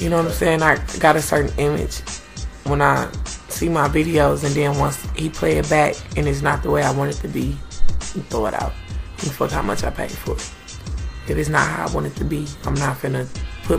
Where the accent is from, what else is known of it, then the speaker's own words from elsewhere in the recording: Milwaukee, Wisconsin, United States; I'm originally from here. I was born in Milwaukee, Wisconsin.